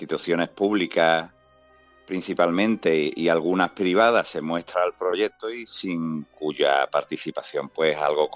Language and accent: Spanish; Seville, Andalusia, Spain; yo como hermano mayor, bueno, como sevillano, como cofrade